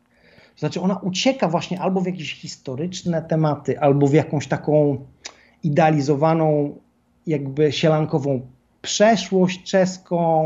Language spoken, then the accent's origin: Polish; Czechia; I to jest też fajne, że jesteśmy właśnie z Czech